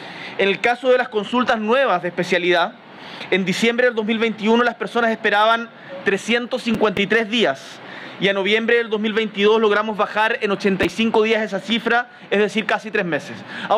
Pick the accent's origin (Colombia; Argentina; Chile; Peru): Chile; como chilenos, debemos sentirnos orgullosos